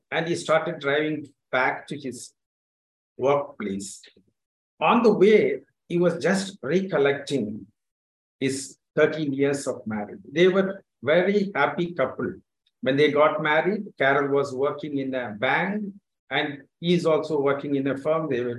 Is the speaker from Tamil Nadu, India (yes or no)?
yes; Madurai, Tamil Nadu, India; I'm from Madurai